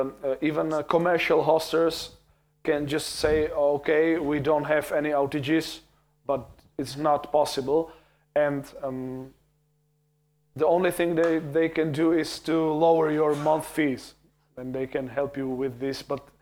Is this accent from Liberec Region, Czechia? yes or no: yes; Liberec, Liberec Region, Czechia; It has been made in Liberec, so, and I'm from Liberec, I'm your neighbor, so please.